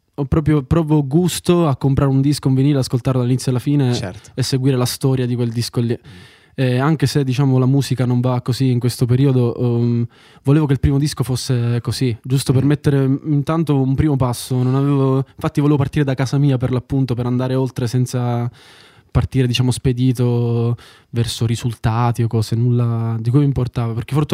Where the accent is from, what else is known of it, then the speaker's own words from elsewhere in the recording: Sicily, Italy; moved away as an adult; Io sono siciliano, ormai sto in Toscana da 5 anni